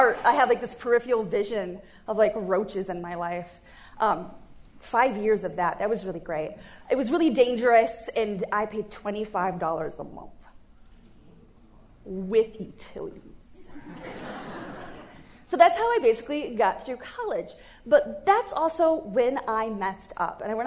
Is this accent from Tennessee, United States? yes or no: no; Onondaga, Michigan, United States; It's like, I'm from Onondaga. And it's not a good place. It's in Michigan.